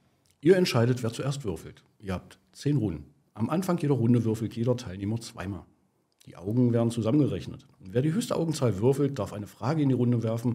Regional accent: Magdeburg, Saxony-Anhalt, Germany; ich komme aus Magdeburg

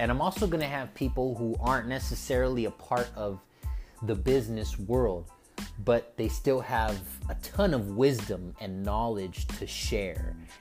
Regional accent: Los Angeles, California, United States; I'm from California, born and raised in East Los Angeles.

